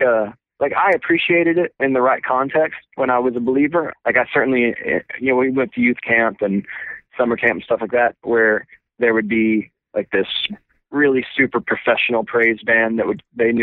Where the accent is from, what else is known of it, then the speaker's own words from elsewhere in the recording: Texas, United States; From the Bible Belt. And I grew up in East Texas, which tends to be a little bit more southern in culture than maybe the rest of Texas.